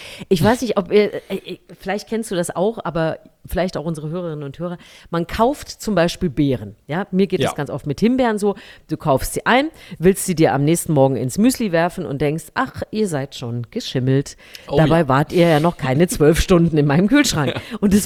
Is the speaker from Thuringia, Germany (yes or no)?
yes; Thuringia, Germany; ich bin ja in Thüringen erstmal aufgewachsen